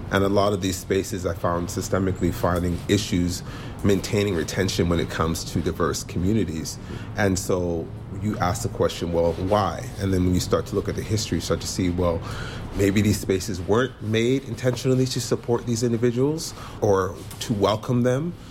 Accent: Vancouver, British Columbia, Canada; I am from Vancouver, BC.

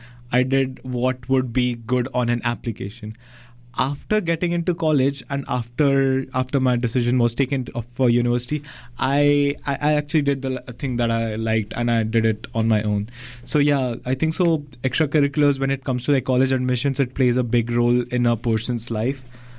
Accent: India; now in Canada; I'm from India.

